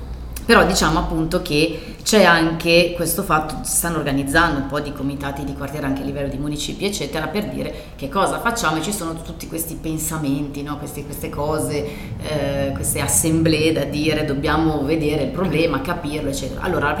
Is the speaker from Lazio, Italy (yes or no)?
no; Milan, Lombardy, Italy; Noi appunto registriamo a Milano, siamo di Milano